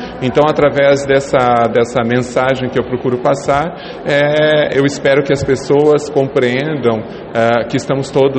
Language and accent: Portuguese; União da Vitória, Paraná, Brazil; vir para a União da Vitória, Porto União da Vitória, porque é a minha terra natal, é onde eu tenho as minhas raízes, né?